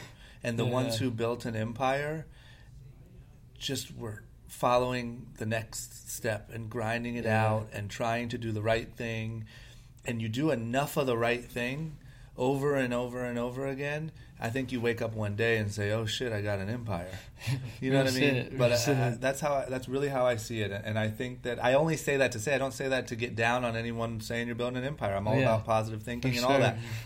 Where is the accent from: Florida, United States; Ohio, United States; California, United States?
Ohio, United States; Akron; But I'm from Akron, Ohio, grew up skateboarding.